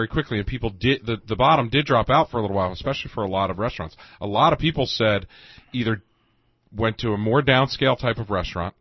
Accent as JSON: {"language": "English", "country": "United States", "said": "I'm American. I love to have lots of choices."}